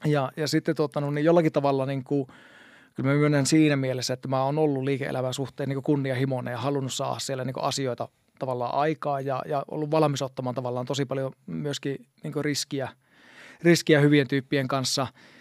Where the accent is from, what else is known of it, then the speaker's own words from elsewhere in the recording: Raahe, North Ostrobothnia, Finland; now in Helsinki, Finland; mä oon siis lähtöisin Raahesta ja asutaan tätä nykyään vaimokas tuossa Viikinmäessä ja 3 lasta